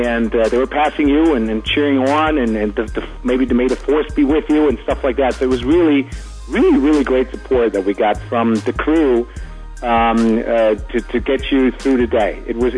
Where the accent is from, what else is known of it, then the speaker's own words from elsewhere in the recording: Philadelphia, Pennsylvania, United States; Yeah, so I'm from Pennsylvania, in the greater Philadelphia area.